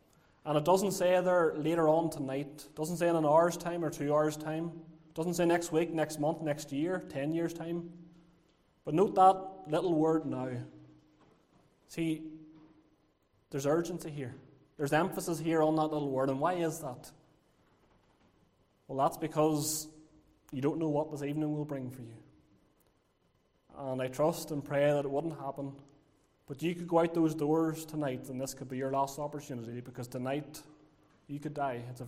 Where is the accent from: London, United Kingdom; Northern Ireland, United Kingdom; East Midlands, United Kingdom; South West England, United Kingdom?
Northern Ireland, United Kingdom; Lurgan; accent: Lurgan; also born or lived in Liverpool; they're wondering where my Scouse accent is. But I have a Lurgan accent instead, so I don't know which is better or which is worse.